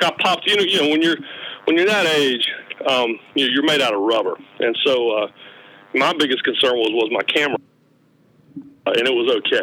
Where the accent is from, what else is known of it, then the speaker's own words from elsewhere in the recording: Raleigh, North Carolina, United States; I'm growing up in Raleigh in the 80s, so I was an NC State fan.